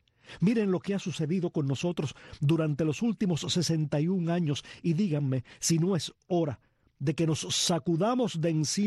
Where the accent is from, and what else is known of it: Cuba